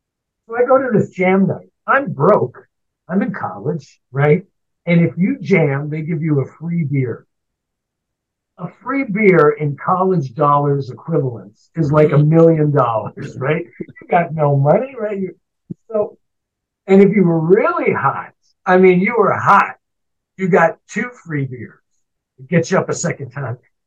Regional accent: Canada; being a Canadian blues wannabe artist, you know?

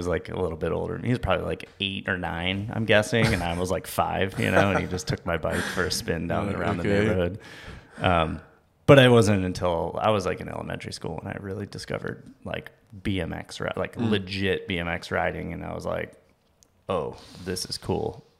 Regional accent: Arizona, United States; born there; so I was born in Arizona

